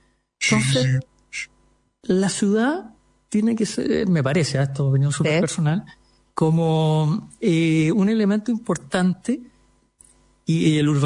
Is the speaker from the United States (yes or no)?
no; La Serena, Coquimbo, Chile; now in Santiago, Chile; yo soy de La Serena, vivo acá en Santiago hace más de 30 años